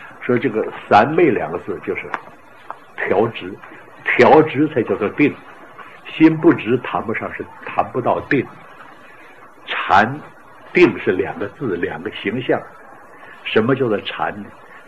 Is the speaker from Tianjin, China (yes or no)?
no; Heilongjiang, China; 我是白山黑水的人呢，啊，你们知道吧，啊，长白山就长白山黑水嘛，就是黑龙江那边的